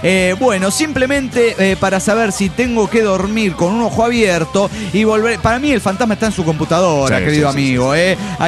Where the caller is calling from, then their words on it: Mexico City, Mexico; Hola, soy el anestesiólogo del DF mexicano.